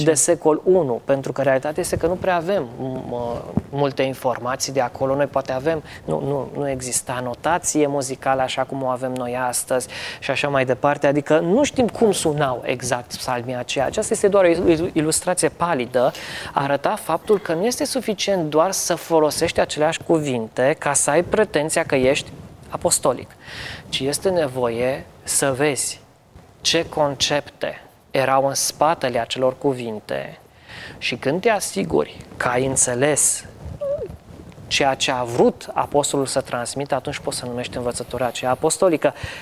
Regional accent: Brașov, Brașov County, Romania; Eu sunt brașovean. Am crescut cu ideea Tâmpei, nu, orașul de sub Tâmpa.

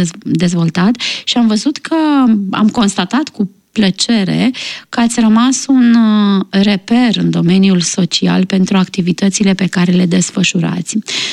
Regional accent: Romania; Sunt româncă și mă bucur că trăiesc în România, pentru că avem în România foarte multe lucruri frumoase, iar părerea mea despre țara mea este una bună.

